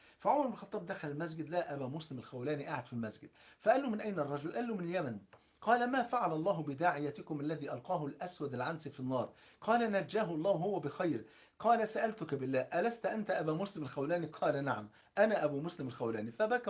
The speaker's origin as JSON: {"language": "Arabic", "country": "Egypt"}